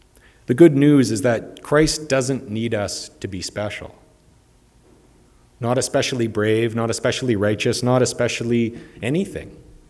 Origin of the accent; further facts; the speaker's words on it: Canada; Because even though I'm a Christian, I'm also a Canadian, and I'm a very new Saskatchewanite, but I'm adapting quickly.